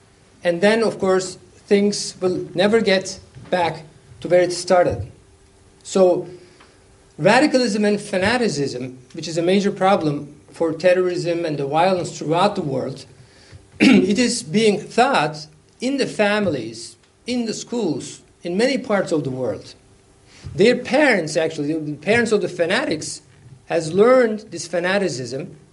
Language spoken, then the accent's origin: English; Turkey; I'm a neurosurgeon from Turkey.